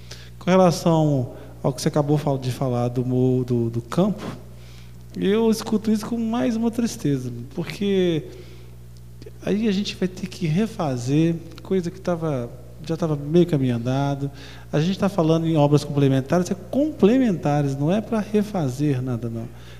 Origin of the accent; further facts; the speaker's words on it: Ouro Preto, Minas Gerais, Brazil; Na verdade, eu não faço isso porque eu sou de Ouro Preto, não.